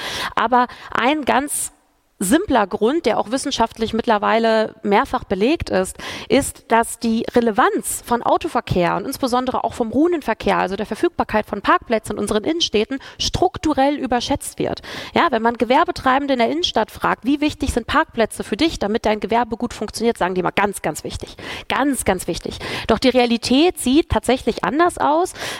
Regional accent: Braunschweig, Lower Saxony, Germany; Ich komme aus Braunschweig, das ist ein kleines Stückchen weiter nördlich von hier.

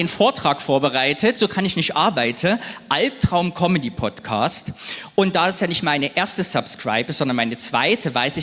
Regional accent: Cologne, North Rhine-Westphalia, Germany; also born or lived in East Germany; ich komme aus Köln. Mein Hauptpodcast ist eigentlich der Ostkinder-Podcast, in dem ich über meine Jugend im Osten spreche

